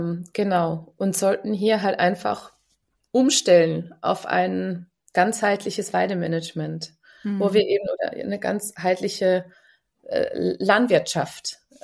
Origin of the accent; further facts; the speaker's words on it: Switzerland; ich komme ja aus der Schweiz und wohne auch hier